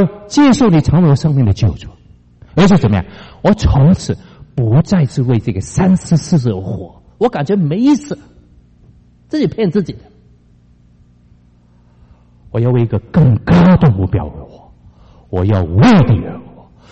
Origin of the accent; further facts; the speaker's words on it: Hong Kong; accent: Cantonese; Chinese is a second language; 我是香港人，所以呢，我国语还是有点广东腔的啊。我在香港出生长大